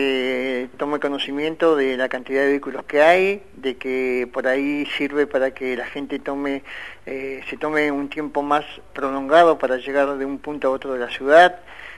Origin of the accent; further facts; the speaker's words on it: Río Grande, Tierra del Fuego, Argentina; Nosotros, la gente que somos acá de Río Grande, siempre decíamos que teníamos unas calles muy anchas